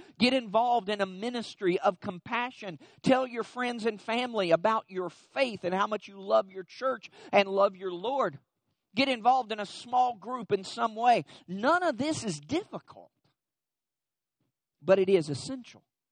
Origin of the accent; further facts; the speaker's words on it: Lexington, Kentucky, United States; I'm from Lexington, Kentucky